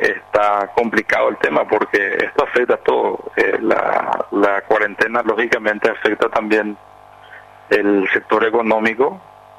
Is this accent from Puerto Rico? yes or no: no; Paraguay